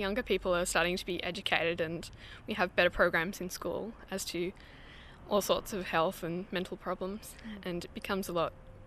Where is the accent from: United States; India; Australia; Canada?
Australia; Hobart, Tasmania; I'm 17 and I'm from Hobart, and I'm a young carer.